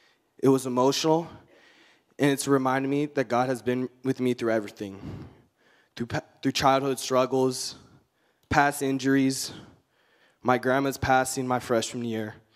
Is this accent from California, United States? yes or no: yes; California, United States; now in Santa Barbara, United States; I'm from Orange County, but I'm a sophomore here Westmont College in Santa Barbara. I grew up in a Christian household, occasionally going to church.